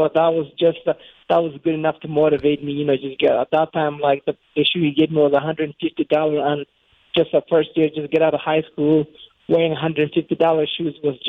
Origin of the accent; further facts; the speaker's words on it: Tucson, Arizona, United States; also born or lived in Somalia; You know, I grew up in Tucson, and that's where all my career began, you know, as a young man, just moving, coming from Somalia, coming to Tucson, becoming a four-time Olympian